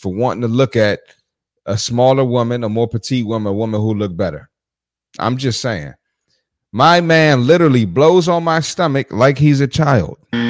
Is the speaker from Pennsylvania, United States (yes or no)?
yes; Philadelphia, Pennsylvania, United States; I'm from South Philly. We ain't on that.